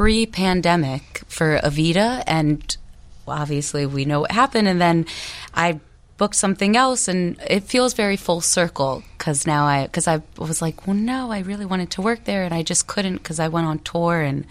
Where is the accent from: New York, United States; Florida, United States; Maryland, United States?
Maryland, United States; Baltimore; I actually have family that used to live in Oak Park, and I'm from Baltimore, and my mom, my brother, my family, we would all drive from Maryland to Oak Park